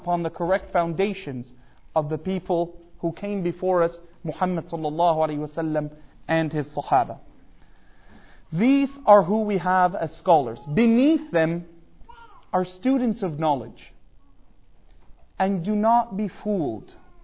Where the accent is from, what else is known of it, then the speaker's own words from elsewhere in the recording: Canada; I'm from Canada, you're from the US.